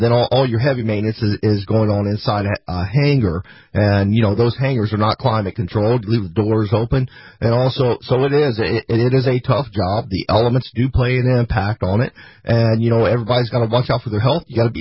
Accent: Tampa, Florida, United States; I grew up here in Tampa, and my parents worked hard.

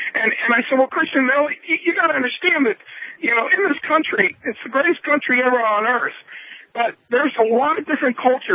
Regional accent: England, United Kingdom; I like to tell the Irish that, you know, I'm English and I'm superior to them.

